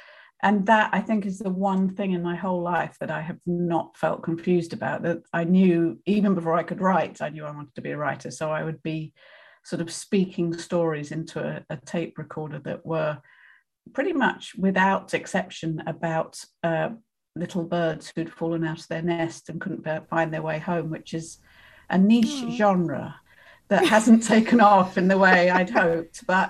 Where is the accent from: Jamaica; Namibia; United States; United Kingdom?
United Kingdom; I'm, as you may be able to tell, I'm British